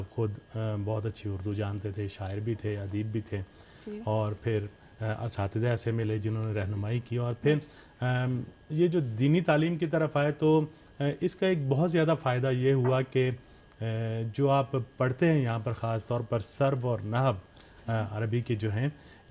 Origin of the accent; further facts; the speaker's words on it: Lahore, Punjab, Pakistan; now in Iran; میرا تعلق لاہور پاکستان سے ہے۔